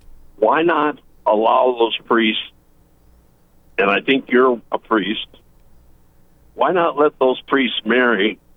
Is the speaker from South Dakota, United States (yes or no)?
yes; South Dakota, United States; I'm from South Dakota.